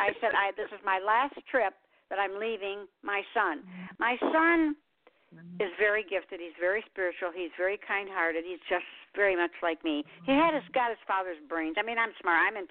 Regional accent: Michigan, United States; I'm from Michigan, I know.

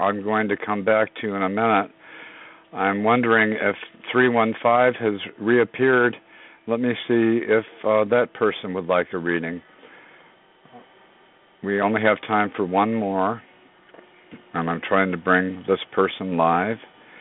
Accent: Schenectady, New York, United States; born there; I was born on January 28th, 1955, at 10:28 a.m. in Schenectady, New York.

